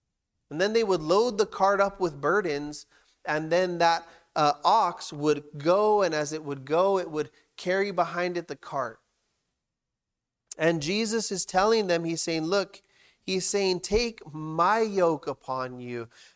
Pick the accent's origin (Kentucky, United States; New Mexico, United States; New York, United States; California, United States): California, United States; now in Oregon, United States; I'm not originally from Oregon. I used to live in California. Don't hate me. Don't judge me.